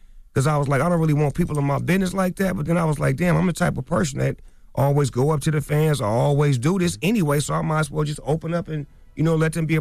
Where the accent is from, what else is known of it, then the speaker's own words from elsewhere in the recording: West Coast, United States; I'm from the West Coast.